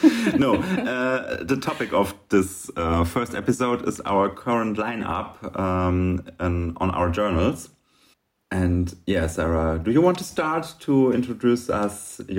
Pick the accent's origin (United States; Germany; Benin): Germany; we decided to start a podcast and we're both from Germany.